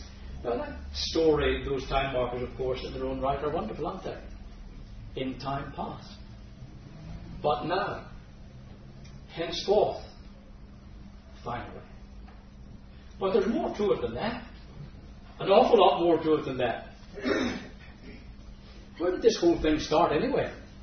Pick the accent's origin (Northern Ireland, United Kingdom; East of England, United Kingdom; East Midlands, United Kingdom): Northern Ireland, United Kingdom; I was brought up in the Northern Ireland.